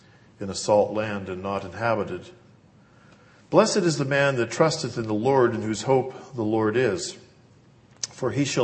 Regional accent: Saskatchewan, Canada; as most of you know, I'm originally from Saskatchewan.

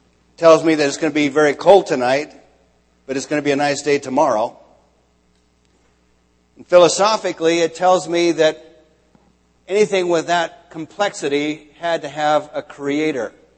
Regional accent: Montana, United States; now in New Jersey, United States; Right now I'm living in New Jersey. People that I meet there ask where I'm from or if I'm from New Jersey. I say, no, I'm from Montana.

